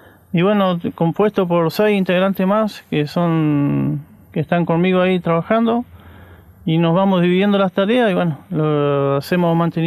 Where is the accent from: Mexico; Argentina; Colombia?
Argentina; Chajarí, Entre Ríos; Bueno, vengo de Entre Ríos, de Chajarí, precisamente, una ciudad.